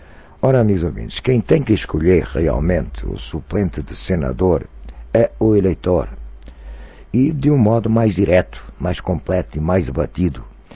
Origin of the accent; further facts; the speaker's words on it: Brazil; Todos nós somos brasileiros, somos iguais e todos nós temos os mesmos direitos e deveres.